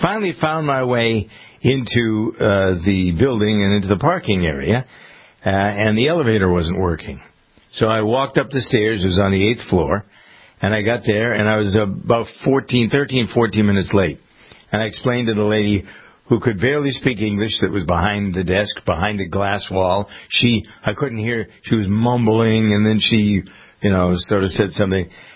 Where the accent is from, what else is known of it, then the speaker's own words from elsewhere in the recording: Framingham, Massachusetts, United States; He has two offices, one here in my hometown of Framingham, and the other one is in Boston at Tufts Medical Center.